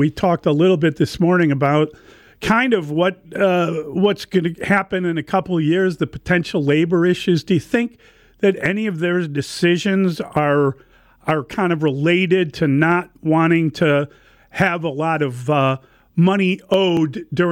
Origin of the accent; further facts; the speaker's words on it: Midwest, United States; We're from the Midwest. We're strong stock.